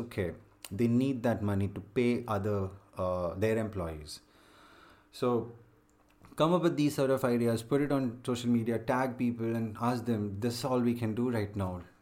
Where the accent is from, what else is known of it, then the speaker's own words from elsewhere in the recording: Chennai, Tamil Nadu, India; I'm from Chennai and there are a lot of people from Hyderabad.